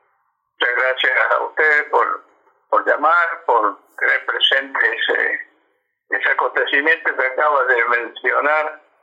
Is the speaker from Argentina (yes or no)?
yes; Chuquis, La Rioja, Argentina; la presentaron en la municipalidad de Castro Barro, que es donde está mi pueblo de Chukis